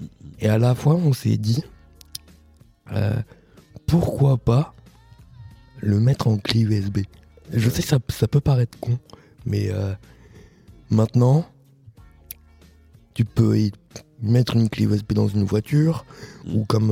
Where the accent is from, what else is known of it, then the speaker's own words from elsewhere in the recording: Saint-Julien-Molin-Molette, Auvergne-Rhône-Alpes, France; now in Saint-Étienne, France; J'ai 17 ans, bientôt 18 ans en juillet. Je vis à Saint-Étienne depuis 2 ans.